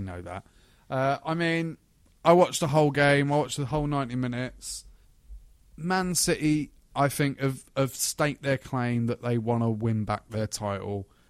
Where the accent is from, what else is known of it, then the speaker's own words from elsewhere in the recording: London, United Kingdom; Even as a Londoner, get fucking Manchester winning the title again, because Arsenal ain't.